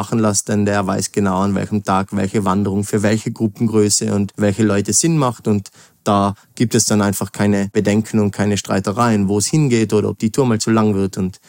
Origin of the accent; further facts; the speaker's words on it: Zams, Tyrol, Austria; ich bin hier in Zams geboren, aufgewachsen